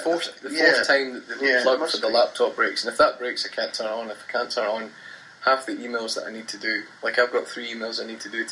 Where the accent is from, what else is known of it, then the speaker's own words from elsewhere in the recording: East Kilbride, Scotland, United Kingdom; which is my hometown, and it was really lovely to be in the East Kilbride News, especially because I grew up in that town.